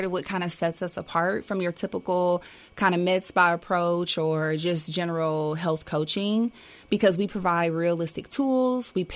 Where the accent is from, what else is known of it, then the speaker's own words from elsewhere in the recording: Danville, United States; Absolutely. Born and raised.